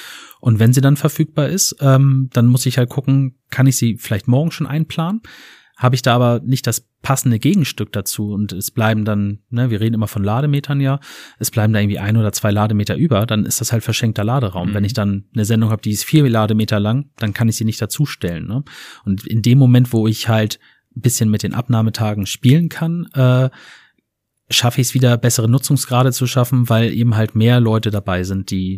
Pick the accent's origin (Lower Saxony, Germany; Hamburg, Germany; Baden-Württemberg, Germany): Lower Saxony, Germany; Ich meine, ich bin Niedersachse